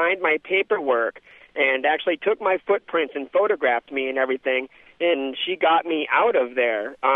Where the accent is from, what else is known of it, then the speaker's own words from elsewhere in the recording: Minnesota, United States; also born or lived in Vietnam; So I grew up in this white culture, and I grew up in a really rural area of Minnesota